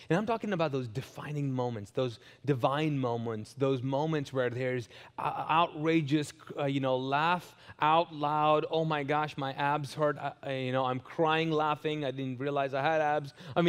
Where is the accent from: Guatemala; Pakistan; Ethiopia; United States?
Pakistan; It was in Kuwait, in the Middle East, and I was dating an Indian girl. I'm Pakistani. She's Indian.